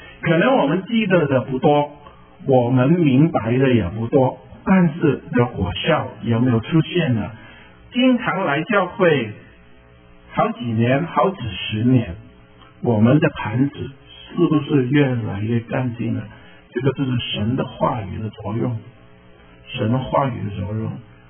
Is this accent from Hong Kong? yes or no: yes; Hong Kong; Chinese is a second language; 有一种的男子啊，我们香港人叫的烧鸡